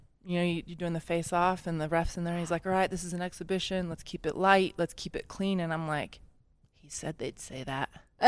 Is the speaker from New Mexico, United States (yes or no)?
yes; Bosque Farms, New Mexico, United States; My mom came from Wyoming and like outdoorsy mountains. Like, we grew up down in Bosque Farms.